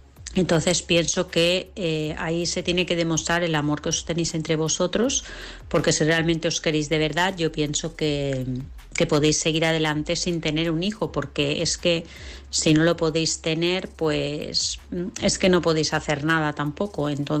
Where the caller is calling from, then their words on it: Vilassar de Mar, Catalonia, Spain; de Vilassar de Mar.